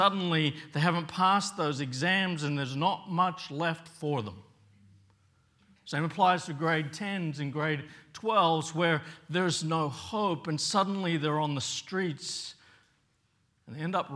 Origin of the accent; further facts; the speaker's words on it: Papua New Guinea; I remember as a kid growing up in Papua New Guinea, Christmas wasn't really a thing.